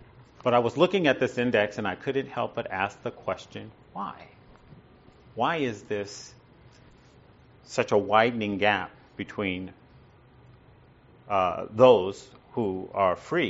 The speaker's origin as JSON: {"language": "English", "country": "United States", "said": "because we're from the United States with an index of 15, we pride ourselves, and it's part of our culture, to preserve freedom"}